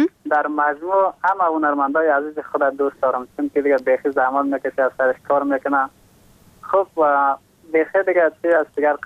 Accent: Takhar, Afghanistan; از باستان تخار

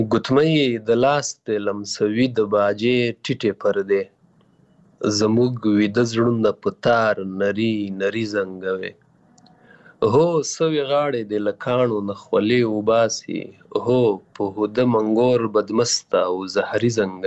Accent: Paktika, Afghanistan; also born or lived in Waziristan, Pakistan; زه پیدا شوی په وزیرستان کې یم، بیا بیرته کډه شوی پکتیکا کې یم

